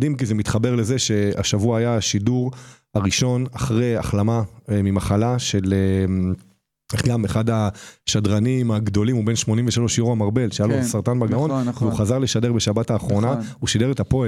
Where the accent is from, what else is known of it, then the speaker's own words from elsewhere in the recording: Ein Gedi, Southern District, Israel; נולדתי וגדלתי בעין גדי